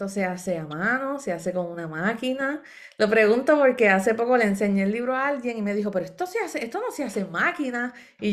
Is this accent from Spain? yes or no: no; Comerío, Puerto Rico; El Trovador … que es de mi pueblo, de Comerío.